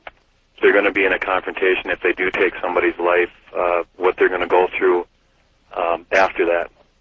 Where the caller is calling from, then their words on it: Wisconsin, United States; from Wisconsin.